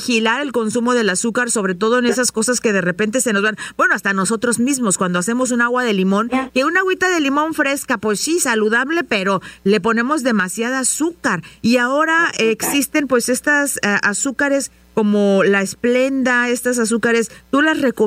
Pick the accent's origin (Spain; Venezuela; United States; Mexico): Mexico; San Luis Potosí; Ah, yo soy de San Luis Potosí, así que somos paisanas, tu mamá y yo.